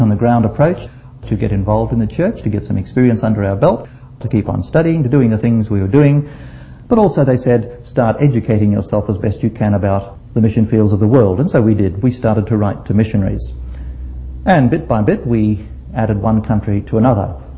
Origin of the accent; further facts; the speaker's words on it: Cannon Hill, Queensland, Australia; I was from Cannon Hill, Gay was from Wynnum.